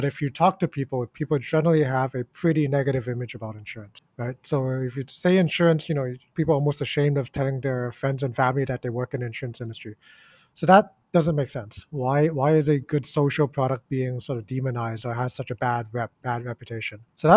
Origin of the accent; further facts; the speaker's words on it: Hong Kong; also born or lived in New York; I grew up in Hong Kong here, studied overseas, worked in New York for quite a few years. Moved back to Hong Kong 5 years ago.